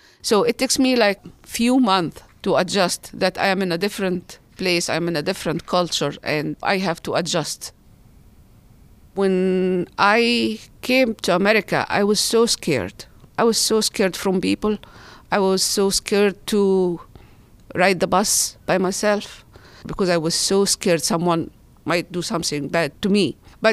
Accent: Egypt; I was born in Egypt in February 21, 1962.

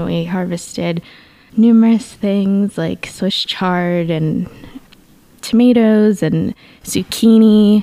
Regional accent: Pittsburgh, Pennsylvania, United States; 17 years old and I live in Pittsburgh. I grew up in Pittsburgh.

